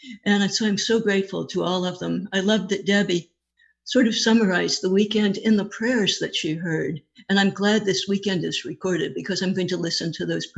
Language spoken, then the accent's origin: English; Los Angeles, California, United States; And I hail from Los Angeles, the Pacific Group